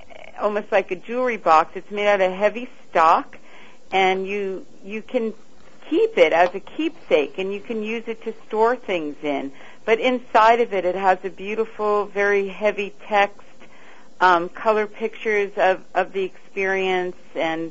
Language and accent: English; New York City, New York, United States; No, I don't, but I did grow up here in New York.